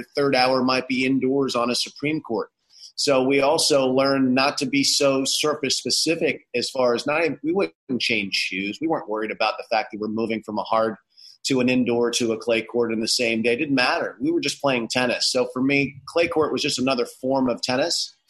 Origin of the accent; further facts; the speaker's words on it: Florida, United States; I had the good fortune of growing up in Florida, where most of our junior tournaments at a very young age were played on the hard true.